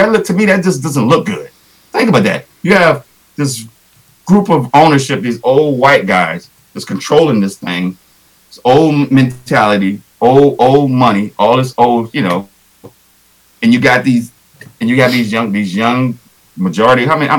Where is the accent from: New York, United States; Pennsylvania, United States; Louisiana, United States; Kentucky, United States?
Louisiana, United States; New Orleans; I'm from New Orleans, been to Houston, been to all these other cities, been all over this country.